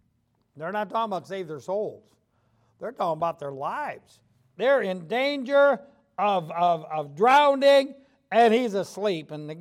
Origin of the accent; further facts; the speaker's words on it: United States; I'm an American. I like freedom.